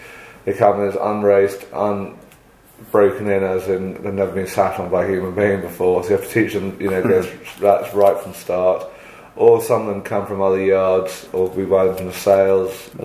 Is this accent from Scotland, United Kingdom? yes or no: no; Slad, South West England, United Kingdom; Yeah, I was actually born and bred in Slad. This is my childhood home.